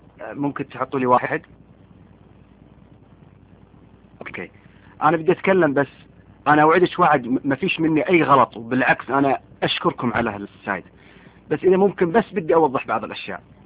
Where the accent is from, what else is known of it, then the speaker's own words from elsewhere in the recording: Kuwait; now in United States; انا مقيم في امريكا في امريكا حاليا, وانا اساسا من الكويت